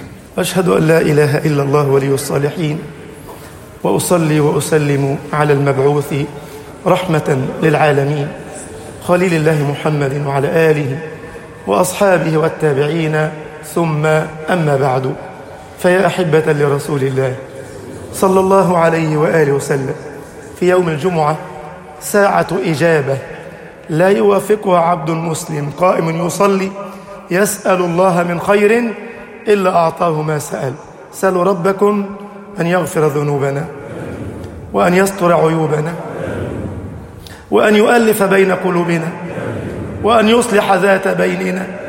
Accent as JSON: {"language": "Arabic", "country": "Egypt", "said": "واجعل بلدنا مصر أمنا أمانا، سخاء رخاء"}